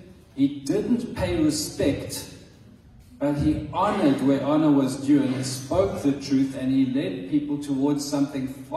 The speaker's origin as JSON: {"language": "English", "country": "South Africa", "said": "That's South African way of saying something. Sorry, I'm South African."}